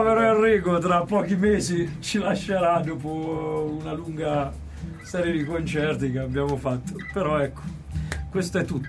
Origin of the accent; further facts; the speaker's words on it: Perugia, Umbria, Italy; E visto che parlo perugino, io sono perugino e parlo perugino